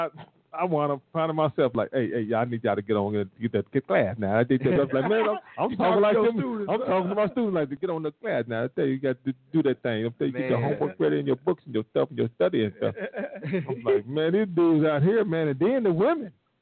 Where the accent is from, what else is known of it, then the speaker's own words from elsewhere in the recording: Oklahoma, United States; I said, yeah, I'm from Oklahoma.